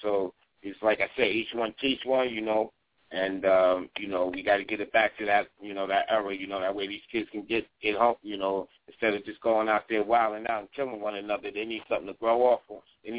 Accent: Brooklyn, New York, United States; I'm from Brooklyn. I'm from Brooklyn, Jersey and stuff like that. So I'm just seeing rats.

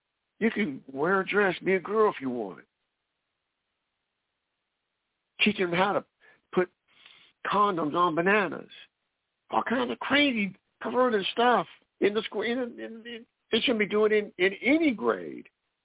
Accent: California, United States; An occasional out west, because I grew up in California, because the gang problem, an occasional stabbing.

